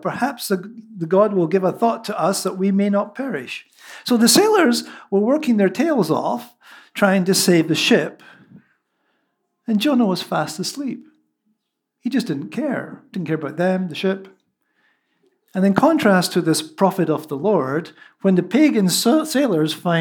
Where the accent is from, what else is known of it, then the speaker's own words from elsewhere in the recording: Scotland, United Kingdom; I grew up in Scotland in the 60s when Scottish nationalism was beginning to rise.